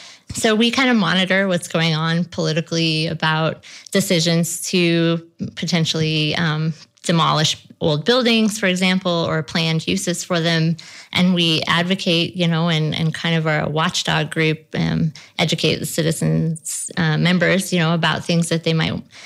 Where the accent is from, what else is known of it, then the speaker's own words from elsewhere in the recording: Butte, Montana, United States; I think after growing up in Butte, I've seen politics in terms of struggles over natural resources and struggles over class